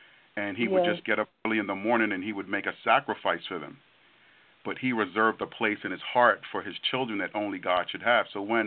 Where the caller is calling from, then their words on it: New Jersey, United States; Calling from New Jersey.